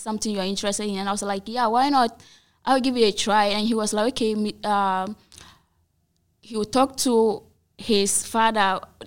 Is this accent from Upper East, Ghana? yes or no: yes; Sandema, Upper East, Ghana; and I'm from Sandama, from the Upper East region, which is in Ghana.